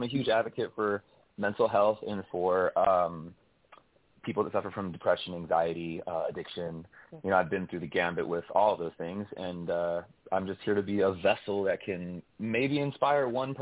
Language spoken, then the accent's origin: English; Phoenix, Arizona, United States; Well, I grew up in Phoenix, Arizona, with awesome parents.